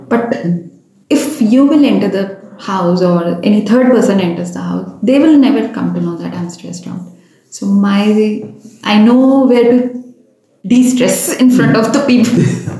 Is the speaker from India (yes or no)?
yes; India; I'm an Indian.